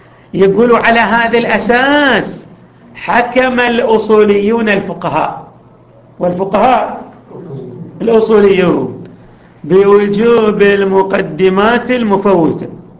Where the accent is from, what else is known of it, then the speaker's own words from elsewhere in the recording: Eastern Province, Saudi Arabia; accent: Hasawi; كما نعبر عنها بلهجتنا الحساوية